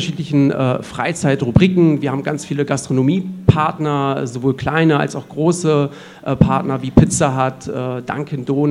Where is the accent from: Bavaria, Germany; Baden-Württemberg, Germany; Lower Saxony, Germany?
Lower Saxony, Germany; Hanover; das gibt's in Hannover, also meine Heimatstadt, nicht.